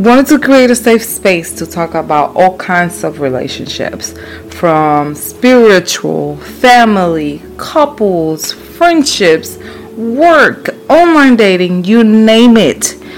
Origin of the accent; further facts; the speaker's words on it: Puerto Rico; now in Texas, United States; I'm originally from Puerto Rico and I have three beautiful children. I'm currently living in the beautiful state of Texas. I'm 38.